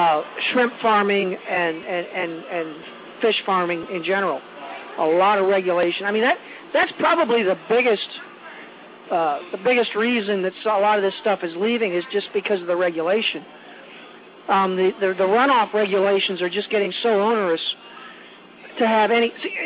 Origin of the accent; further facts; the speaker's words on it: Carrollton, Ohio, United States; I mean, I'm from Carrollton, and we used to come up here when I was a kid.